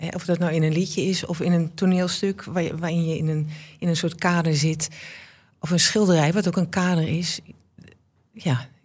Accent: Almelo, Overijssel, Netherlands; born or raised there; also born or lived in Groningen

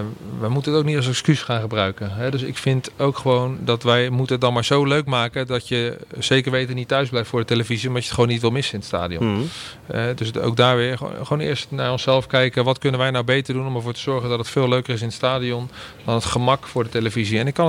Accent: Randstad, Netherlands; now in Groningen, Netherlands; Nou, ik merk wel verschil ten opzichte van de Randstad waar ik vandaan kom.

